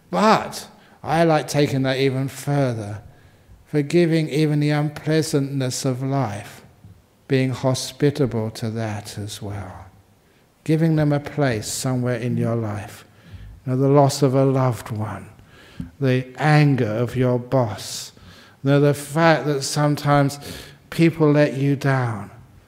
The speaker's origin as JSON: {"language": "English", "region": "London", "country": "United Kingdom", "tie": "born or raised there", "said": "the place where I grew up in London"}